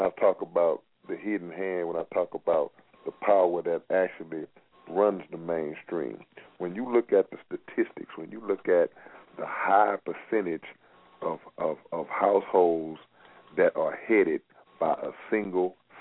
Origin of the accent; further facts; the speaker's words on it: Houston, Texas, United States; I'm from Houston, Texas, man.